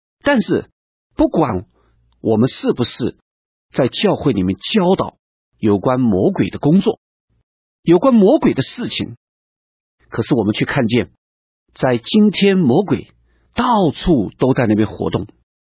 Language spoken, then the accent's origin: Chinese; China; 或者也是因为在我们中国人一向的观念里面是敬鬼神而远之